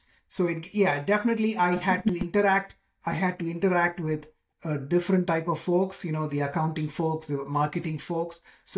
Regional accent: Nigeria; English is a second language; also born or lived in India; I was born in India, but I moved to Africa. I moved to Nigeria, where I spent most of my schooling in a Nigerian school. I learned the local language there. So I know that in addition to my native tongue.

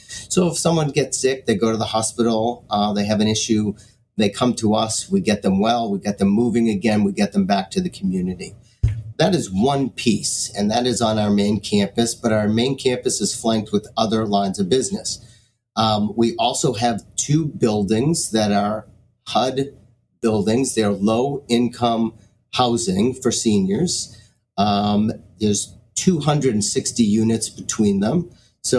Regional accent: Boston, Massachusetts, United States; I'm originally from Boston. Most of my life has been spent in New England.

